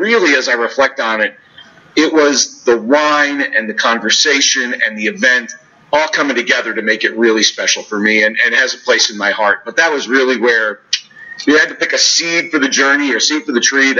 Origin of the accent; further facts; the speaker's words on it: Saratoga, California, United States; We grew up in Northern California.